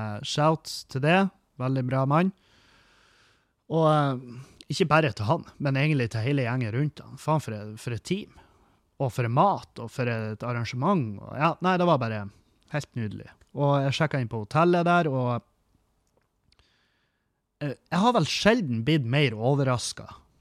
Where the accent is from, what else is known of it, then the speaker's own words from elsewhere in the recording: Halsa, Møre og Romsdal, Norway; jeg vokste opp på Halsa, og der produserer vi fiskfôr, og det er også masse laksemære i fjorden der.